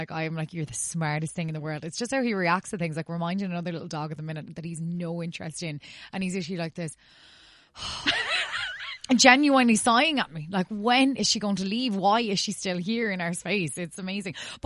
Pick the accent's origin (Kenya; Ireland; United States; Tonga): Ireland; Galway, Connacht; I'm from Galway.